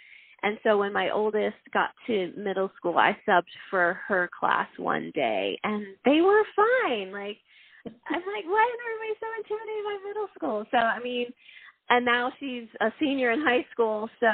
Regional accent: Pennsylvania, United States; moved away as an adult; now in Colorado, United States; I grew up in Pennsylvania and taught in a private Christian school there for 5 years until I met my husband. We married and moved to Colorado.

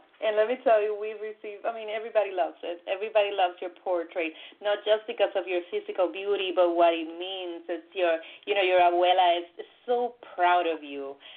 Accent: Puerto Rico; I grew up in Puerto Rico.

